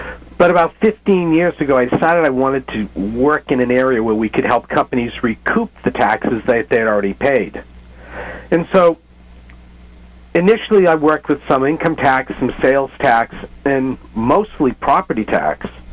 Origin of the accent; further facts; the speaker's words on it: New Hampshire, United States; moved away as an adult; now in California, United States; Well, you know, I grew up in New Hampshire, but I've lived in California for over 30 years now.